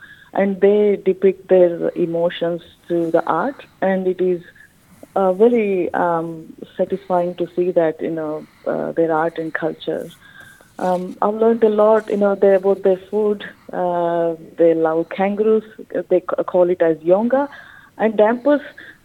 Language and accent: English; India; now in Australia; Growing up in India, you know, I saw a lot of disparity and inequality